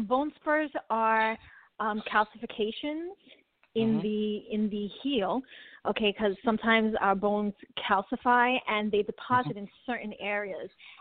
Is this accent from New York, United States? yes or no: yes; Brooklyn, New York, United States; I am a classically trained ballet and contemporary dancer. I grew up in Brooklyn, New York, and then attended the Professional Performing Arts High School in New York City.